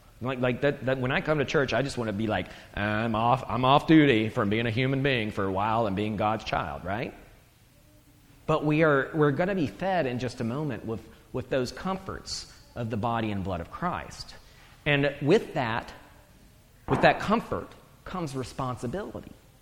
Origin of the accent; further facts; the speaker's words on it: the South, United States; oh, this guy's Southern, he must be a racist, right? Because, because I'm from the South, which isn't true